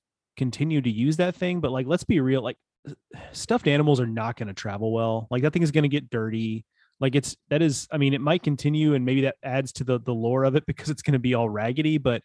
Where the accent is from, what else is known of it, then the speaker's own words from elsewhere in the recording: Texas, United States; I did not know that growing up in Texas.